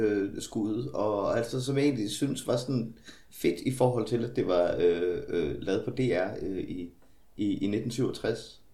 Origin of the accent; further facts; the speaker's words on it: Horsens, Central Denmark Region, Denmark; Så siden at jeg er født og vokset op i Horsens